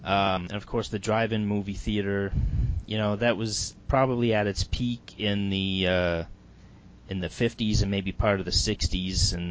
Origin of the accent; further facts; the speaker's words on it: Canada; my roots, I'm Canadian